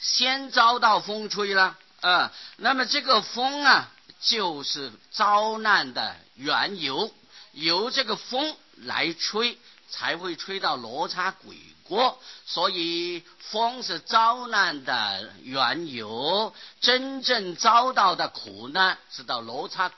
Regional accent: China; 金大家都知道的就是黄金啊，银是白银呐、我们中国人从前都是用银呐、用白银啊。

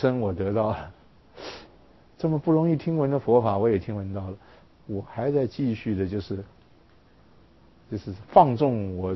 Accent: China; 我们中国人喜欢简略哈

